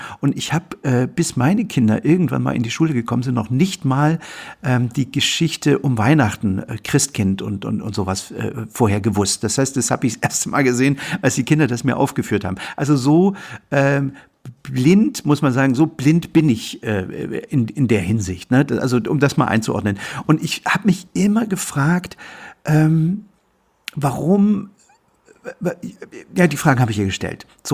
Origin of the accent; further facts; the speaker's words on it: East Germany, Germany; Ich bin in der DDR aufgewachsen, das haben jetzt, glaube ich, einige schon mitgekriegt und meine Eltern haben mich jetzt nicht im Glauben erzogen. Das heißt also, ich bin so ein Standard-DDR-Bürger.